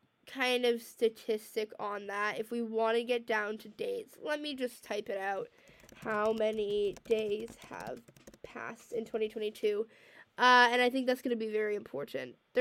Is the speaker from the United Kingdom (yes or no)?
no; Canada; I am American, but I live in Canada, and I've lived in Canada my whole life.